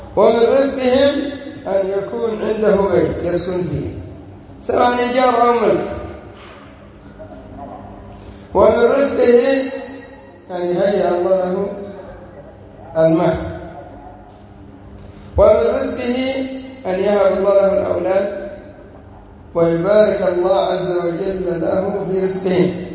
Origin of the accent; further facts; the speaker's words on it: Yemen; صحيح أن العملة عندنا في اليمن شبه منهارة